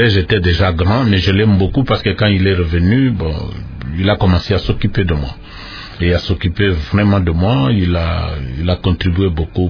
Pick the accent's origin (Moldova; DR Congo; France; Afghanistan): DR Congo; Masuika; born there; Bon, moi je suis né à Masuika, dans mon village. Je suis né des parents agriculteurs.